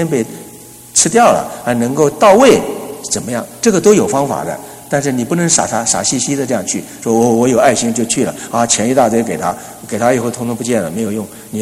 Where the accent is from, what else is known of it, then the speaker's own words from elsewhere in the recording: United States; 有钱的人比我们美国人都还有钱